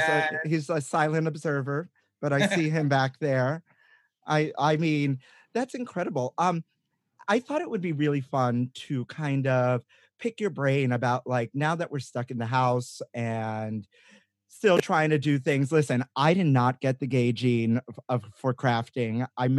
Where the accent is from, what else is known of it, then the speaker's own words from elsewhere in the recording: Brooklyn, New York, United States; I started custom cake baking. Can you tell I'm from Brooklyn?